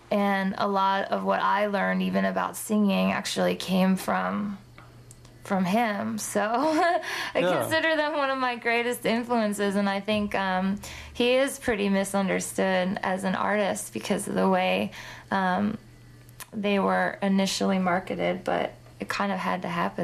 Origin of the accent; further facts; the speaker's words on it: Minnesota, United States; I grew up in Minnesota, so not very far from Canada.